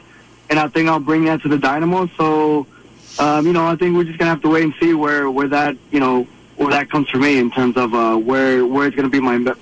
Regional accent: Houston, Texas, United States; Yeah, I was born and raised here in Houston.

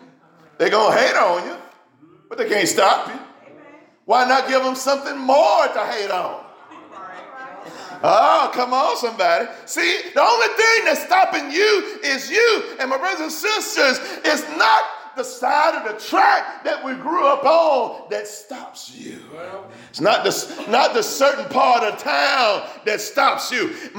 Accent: Alabama, United States; See, told you I was from Alabama. I was on the farm. We didn't have a whole lot, but thank God for where he put me.

